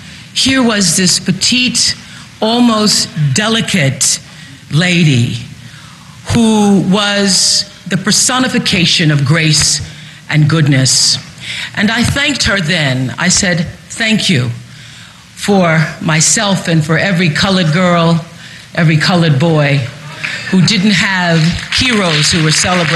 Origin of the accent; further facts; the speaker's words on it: Southern United States, United States; I grew up in the South, and Rosa Parks was a hero to me long before I recognized and understood the power and impact that her life embodied.